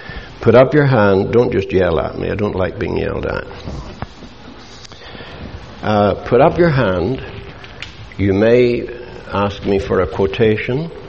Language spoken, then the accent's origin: English; Ireland; He is English, and I am as Irish as Paddy's pig. He is highly educated, and in terms of schooling, I am not. I'm just a country boy from Ireland.